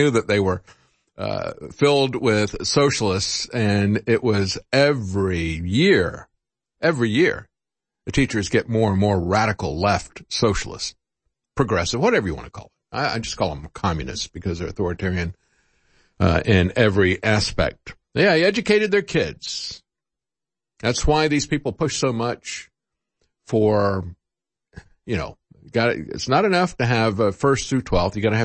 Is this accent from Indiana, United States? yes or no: no; Florida, United States; I grew up in Florida, and most of the Cubans that I knew had escaped from Fidel Castro's Cuba.